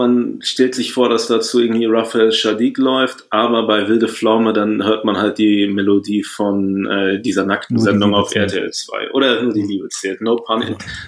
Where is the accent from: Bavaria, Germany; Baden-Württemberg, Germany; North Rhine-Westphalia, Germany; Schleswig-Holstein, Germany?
North Rhine-Westphalia, Germany; Paderborn; Oberes Feld 13 in 33106 Paderborn, meiner Heimatstadt.